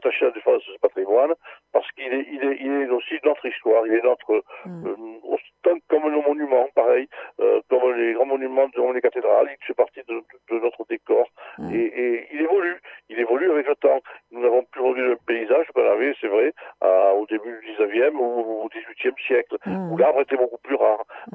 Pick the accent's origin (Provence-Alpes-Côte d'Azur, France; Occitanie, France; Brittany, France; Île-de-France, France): Île-de-France, France; Paris; born there; Je suis né à Paris, mais aujourd'hui je ne pourrais plus vivre dans une ville comme Paris.